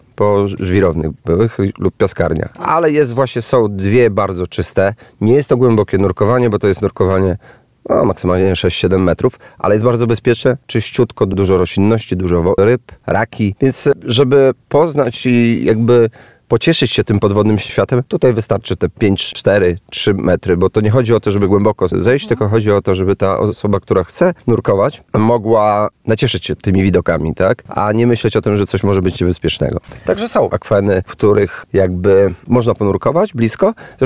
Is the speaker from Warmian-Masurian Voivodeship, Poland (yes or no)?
yes; Warmian-Masurian Voivodeship, Poland; bo wychowałem się na Mazurach. Tam mieszkałem całe dzieciństwo, wczesną młodość.